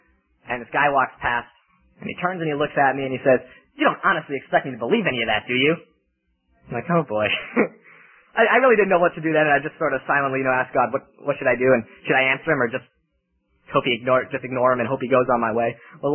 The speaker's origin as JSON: {"language": "English", "town": "Green Bay", "region": "Wisconsin", "country": "United States", "said": "I'm from Green Bay, Wisconsin, and it's a long ways down to Tuscaloosa, Alabama."}